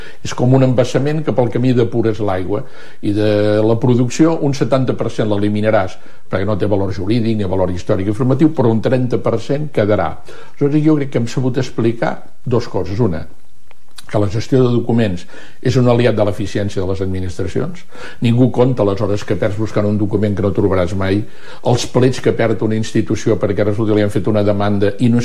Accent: Girona, Catalonia, Spain; born there; jo soc gironí de naixença i he escrit molt sobre Girona

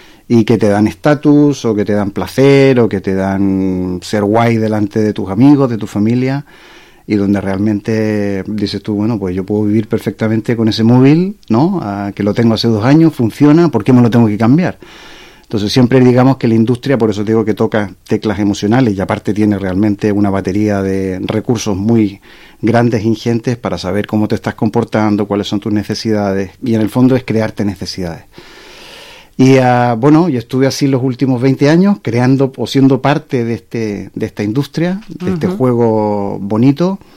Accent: Chile; moved away as an adult; now in Barcelona, Spain; Bueno, yo soy chileno, llevo más de 20 años viviendo en Barcelona.

